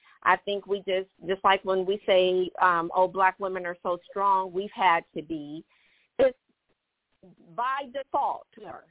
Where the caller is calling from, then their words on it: Conyers, Georgia, United States; I'm calling from Conyers.